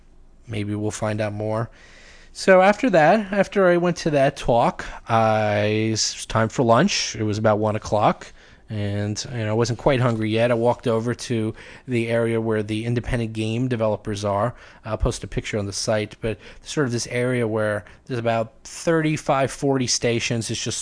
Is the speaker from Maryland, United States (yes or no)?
no; New York, United States; You know, being a New Yorker, it's not exactly unheard of for weirdos